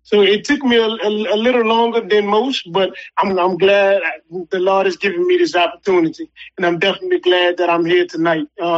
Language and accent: English; New Orleans, Louisiana, United States; I'm born and raised in New Orleans. My parents really loved New Orleans, so they stayed in New Orleans pretty much all their lives. And I've stayed in New Orleans all my life.